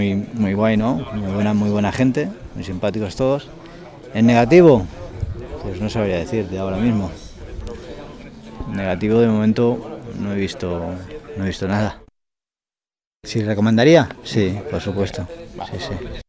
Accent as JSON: {"language": "Spanish", "town": "Calella", "region": "Catalonia", "country": "Spain", "said": "soy de Calella."}